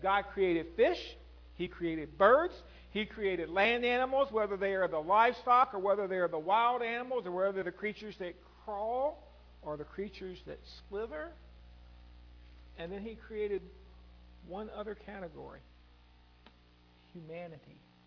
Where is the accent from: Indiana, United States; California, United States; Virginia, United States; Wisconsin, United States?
Virginia, United States; I guess Deep South would be a little further, like Alabama or something. But I grew up in Virginia.